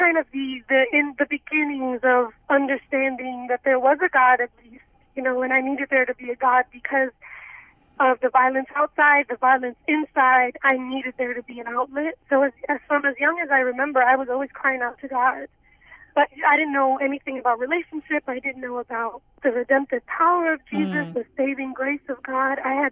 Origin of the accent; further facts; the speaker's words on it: Brooklyn, New York, United States; I grew up in Brooklyn, New York. Back when I grew up, in the neighborhood that I did, it was a rough neighborhood.